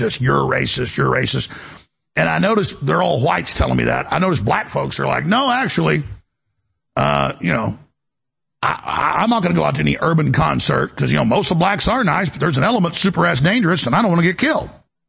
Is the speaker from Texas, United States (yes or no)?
yes; Dallas, Texas, United States; born or raised there